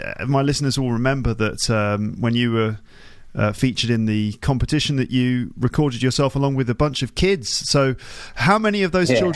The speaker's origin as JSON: {"language": "English", "region": "England", "country": "United Kingdom", "said": "I'm from England, you know, we don't really have mountains where you can go skiing there."}